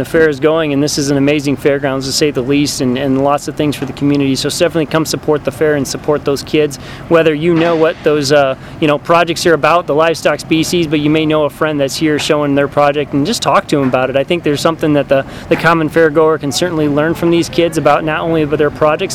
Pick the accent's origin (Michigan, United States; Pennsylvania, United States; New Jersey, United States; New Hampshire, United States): Michigan, United States; now in Iowa, United States; No, I actually was born and raised in Michigan myself, okay. And I came to Iowa actually when I was finished my bachelor's degree